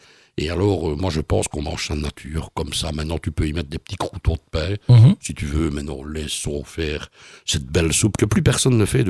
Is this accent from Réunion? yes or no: no; Liège, Wallonia, Belgium; comme on dit chez nous à Liège